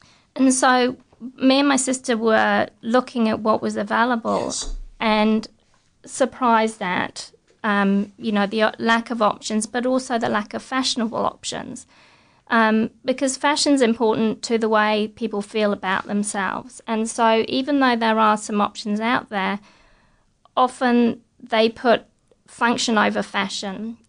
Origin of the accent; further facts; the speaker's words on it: London, United Kingdom; also born or lived in New Zealand; now in Brisbane, Australia; I grew up in London and lived in New Zealand for a while. And my family's back in London